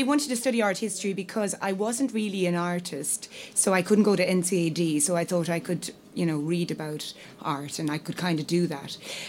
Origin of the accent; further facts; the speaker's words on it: Ireland; also born or lived in London; So, well, I was away from Ireland, like everybody is ultimately, and I was living in London